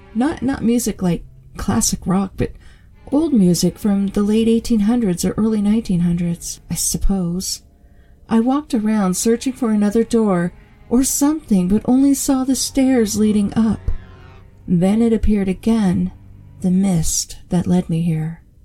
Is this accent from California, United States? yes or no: yes; Santa Rosa, California, United States; I grew up in Santa Rosa, California, so going to fun events in the Bay Area was always easy for my family.